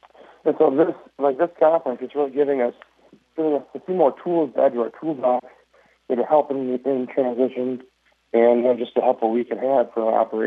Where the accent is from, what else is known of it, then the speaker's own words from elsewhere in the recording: Minnesota, United States; There's plenty of Redwood County members. I'm from Lyon County, so just across the border.